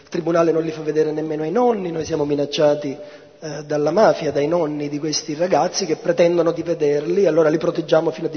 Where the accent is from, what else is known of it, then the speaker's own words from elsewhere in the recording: Sicily, Italy; perché io vengo dalla Sicilia